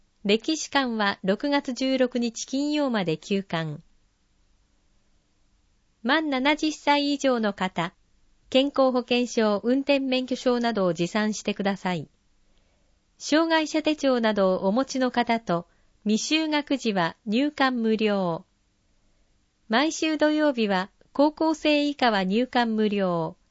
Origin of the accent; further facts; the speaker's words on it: Ibaraki, Japan; 生まれ育った茨城のお宝を伝えていけたらと思います。